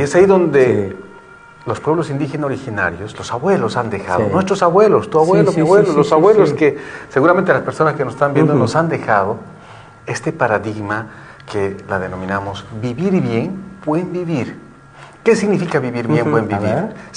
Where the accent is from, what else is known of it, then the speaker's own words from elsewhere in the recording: Bolivia; menos a nuestra perspectiva como bolivianos